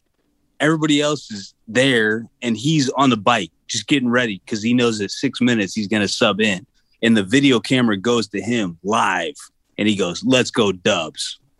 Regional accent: Washington, District of Columbia, United States; I'm from Washington, D.C. I don't remember that.

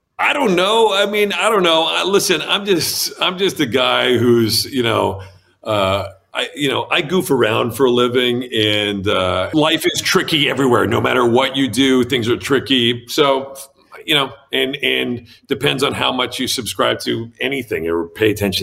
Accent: Canada; being Canadian just gives you a little bit of a different perspective, you know, which is, but again, I don't know if it's being Canadian or just being, you know, where I'm from

